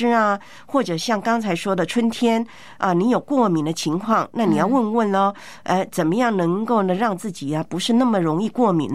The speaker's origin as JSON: {"language": "Chinese", "country": "Taiwan", "tie": "born or raised there", "said": "在我的老家台湾呢、我们小时候就听过啊"}